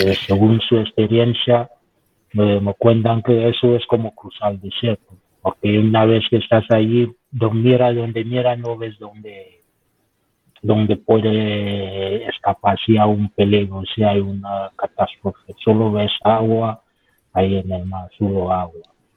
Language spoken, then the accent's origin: Spanish; Cameroon; Spanish is a second language; moved away; cuando yo salí de Camerún, tiré mi documentación